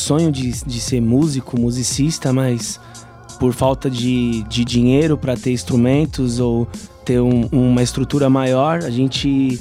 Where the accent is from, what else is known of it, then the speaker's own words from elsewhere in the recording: São Paulo, Brazil; não porque nasci em outra cidade, mas fui criado ali em Heliópolis e muita criminalidade e falta de acesso a um lugar cultural.